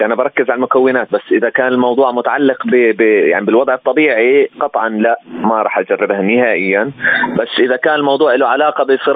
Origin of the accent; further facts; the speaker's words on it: Jordan; يعني أنت عارف كيف عندنا في الأردن